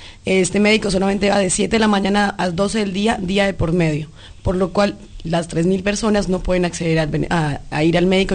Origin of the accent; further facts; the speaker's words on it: Santander, Colombia; en Santander, de donde soy